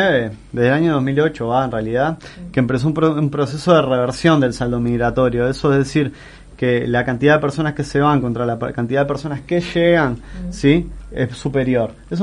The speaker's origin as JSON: {"language": "Spanish", "country": "Uruguay", "said": "estamos algunos que somos de Uruguay."}